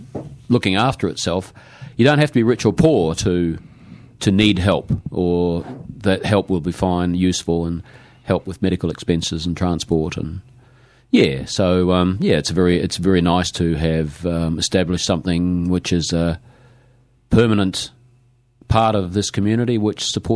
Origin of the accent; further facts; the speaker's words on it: Waiheke Island, Auckland, New Zealand; someone overheard me say that I was from Waiheke Island